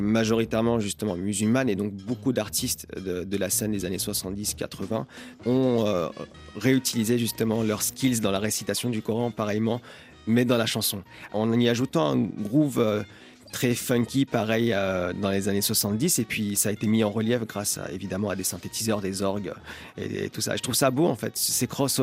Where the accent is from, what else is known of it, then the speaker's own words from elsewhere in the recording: France; also born or lived in London, United Kingdom; enfin en tout cas moi j'ai la chance d'avoir grandi en France. J'ai passé une partie de mon enfance à Londres et de ma jeunesse à Londres